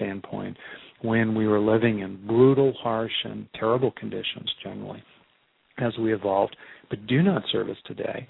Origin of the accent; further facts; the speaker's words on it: California, United States; I grew up mainly in California. I've spent a lot of time in the wilderness there and elsewhere.